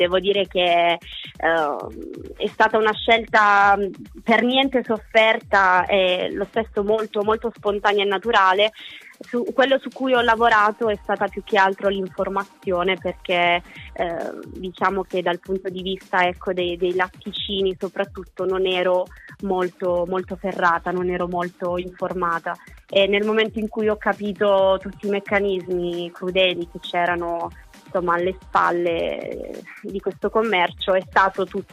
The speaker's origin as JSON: {"language": "Italian", "town": "Polignano a Mare", "region": "Apulia", "country": "Italy", "lives_now": "Milan, Italy", "said": "In realtà sono pugliese, sono proprio di Polignano a Mare"}